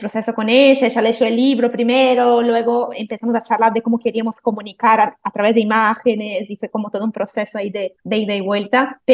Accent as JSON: {"language": "Spanish", "country": "Brazil", "moved": "as an adult", "said": "Vine de Brasil hace 9 años."}